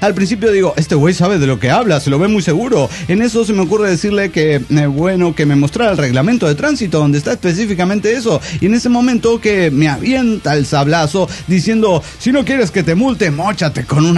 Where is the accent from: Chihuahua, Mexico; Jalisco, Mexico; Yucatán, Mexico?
Jalisco, Mexico; Guadalajara; de Guadalajara, Jalisco, México.